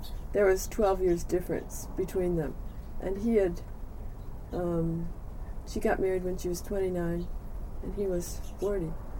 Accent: Buffalo, New York, United States; born there; I was born in Buffalo, New York in 1942, and I'm part of a twin set.

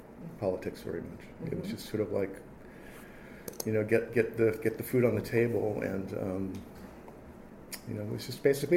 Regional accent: Cleveland, Ohio, United States; born there; I was born on February 27th, 1951 in Cleveland, Ohio.

